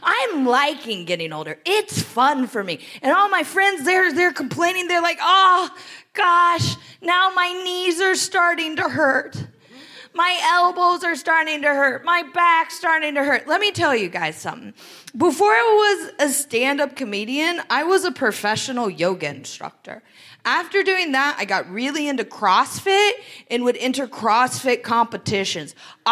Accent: Greenville, Ohio, United States; now in New York City, United States; because I was told growing up in Greenville, Ohio, in order to get into a very good university

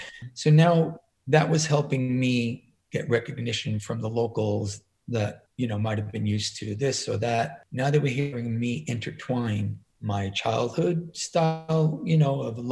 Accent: New York, United States; Like, no, I'm from New York.

